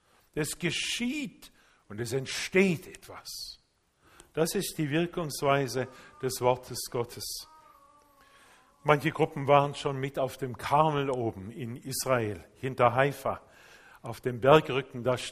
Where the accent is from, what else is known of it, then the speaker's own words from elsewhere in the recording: Japan; In meiner Kindheit in Japan, da hatten wir freien Zugang, das ist Asien, freien Zugang zu allen Feuerwerkskörpern das ganze Jahr hindurch.